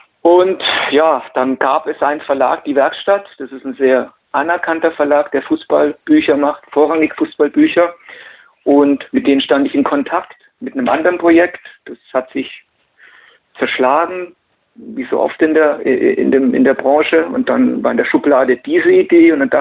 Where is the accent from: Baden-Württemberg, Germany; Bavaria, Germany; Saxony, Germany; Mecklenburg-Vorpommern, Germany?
Bavaria, Germany; Nuremberg; was über meine Heimatstadt Franken zu schreiben, also über Nürnberg.